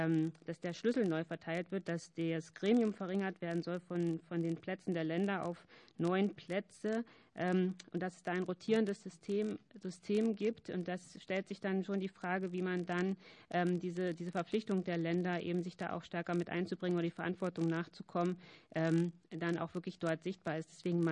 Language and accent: German; Brandenburg, Germany; born there; Für mich als geborene Brandenburgerin und als bekennende Preußin